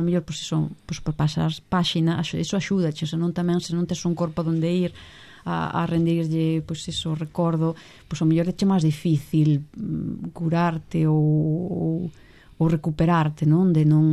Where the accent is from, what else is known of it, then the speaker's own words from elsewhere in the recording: Malpica, Galicia, Spain; eu co Son de Malpica, aínda que non Son de Malpica Porto, son máis unha pica de dentro do monte